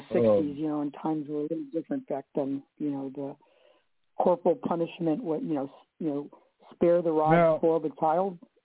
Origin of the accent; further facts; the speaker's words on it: Ecuador; Because we're from Ecuador.